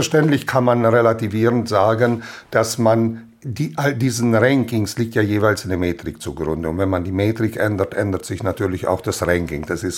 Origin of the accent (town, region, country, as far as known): Banat, Romania